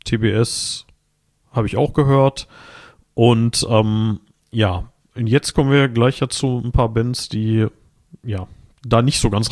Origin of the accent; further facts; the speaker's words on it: Gladbeck, North Rhine-Westphalia, Germany; Aus meiner alten Heimatstadt, aus Gladbeck, Westfalen